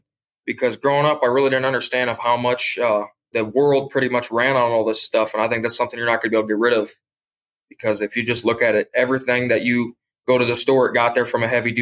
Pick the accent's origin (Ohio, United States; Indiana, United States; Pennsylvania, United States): Indiana, United States; I'm from a small town in Indiana. It's very, very small. So you kind of grew up knowing everybody around there.